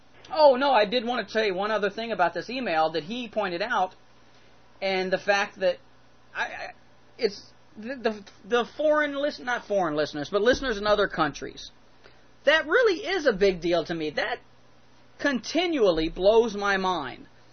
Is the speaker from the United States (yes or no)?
yes; United States; It's really cool to me, as an American, in the United States of America, who doesn't get out much outside of the country. I've been all over the United States, well, the East Coast of the United States.